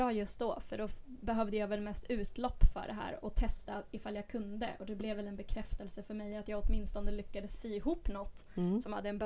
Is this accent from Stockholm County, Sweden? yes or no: no; Västerås, Västmanland County, Sweden; now in Kalmar, Sweden; Jag är själv uppvuxen i Västerås. Så det är inte så långt härifrån.